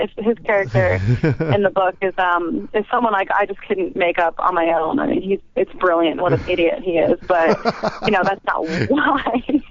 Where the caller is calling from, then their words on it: North Carolina, United States; I live about 20 minutes north of Charlotte.